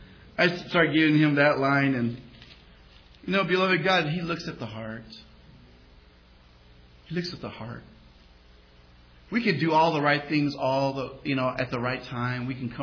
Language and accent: English; Las Vegas, Nevada, United States; They'll look at me. I said, look, guys, I'm from Vegas. That's my hometown.